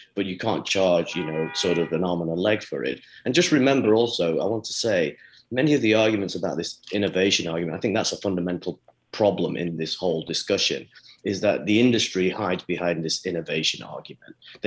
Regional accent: United Kingdom; now in United States; I'm from the United Kingdom, we have a national health service. I'm not saying it's perfect, but I've lived in the United States for a good 15 years now

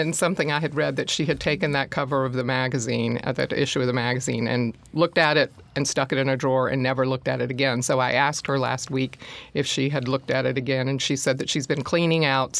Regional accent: South Carolina, United States; also born or lived in New York; growing up in South Carolina. And her father was a teacher. My father was a teacher. Moving to New York, coming back to the South.

